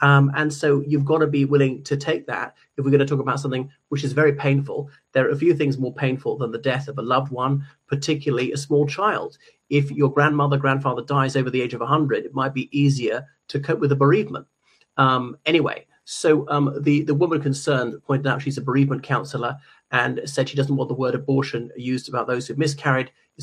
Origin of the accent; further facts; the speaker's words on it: Ireland; from Ireland. Talking about news from Ireland, not from my part, the Republic, but from the North.